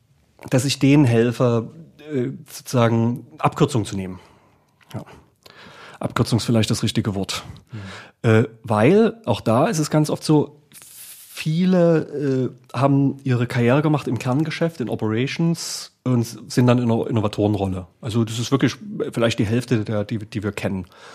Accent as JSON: {"language": "German", "town": "Dresden", "region": "Saxony", "country": "Germany", "tie": "born or raised there", "said": "ich habe ja immer noch die Verbindung zu Dresden und zu Sachsen, logischerweise, und auch zur TU. Ich bin in der TU quasi aufgewachsen, weil das mein Spielplatz war."}